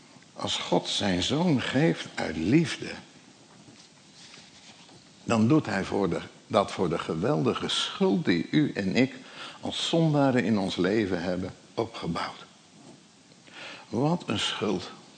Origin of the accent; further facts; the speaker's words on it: Gelderland, Netherlands; Nou, u weet, ik kom van de Veluwe.